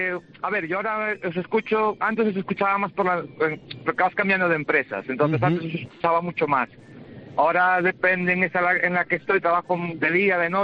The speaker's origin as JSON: {"language": "Spanish", "town": "Santiago de Compostela", "region": "Galicia", "country": "Spain", "lives_now": "A Coruña, Spain", "said": "yo soy del interior, yo soy de, vivo en Coruña, pero soy de Santiago"}